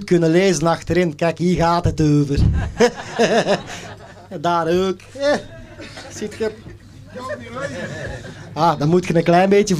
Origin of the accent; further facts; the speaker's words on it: Belgium; Hey, maar bij ons in Belgeland heb je wel veel meer tamboes voorop lopen dan hier, hè.